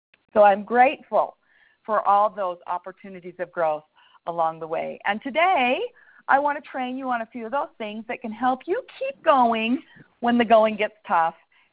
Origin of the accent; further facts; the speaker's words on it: Utah, United States; And even growing up in Utah, you know, I think that we form certain ideas